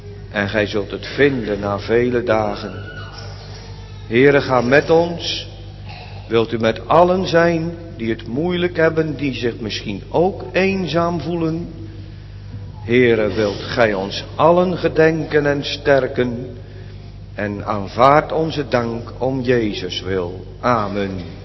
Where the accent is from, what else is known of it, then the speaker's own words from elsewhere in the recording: Urk, Flevoland, Netherlands; now in Barendrecht, Netherlands; Ik kom zelf uit Urk en dan gaan alle mensen bijna naar de kerk.